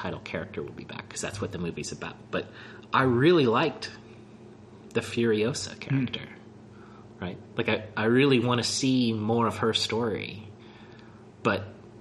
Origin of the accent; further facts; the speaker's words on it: Midwest, United States; I've spent more time in Chicago growing up in the Midwest as I have than I have in New York.